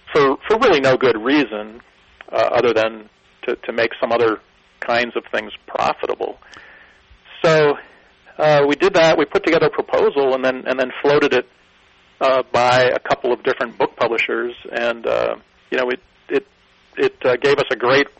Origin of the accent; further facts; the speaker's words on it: North Dakota, United States; Yes, I'm actually from North Dakota.